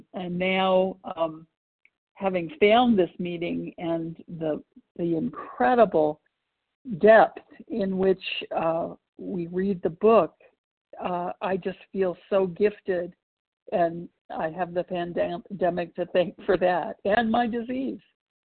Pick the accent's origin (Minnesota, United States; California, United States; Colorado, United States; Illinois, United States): Colorado, United States; Longmont; I'm an overeater from Longmont, Colorado.